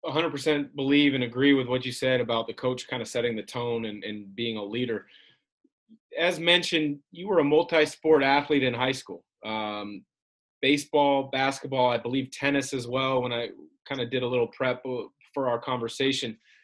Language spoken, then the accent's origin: English; Battle Ground, Washington, United States; I grew up in the Battleground area. I went to their rival high school, Prairie.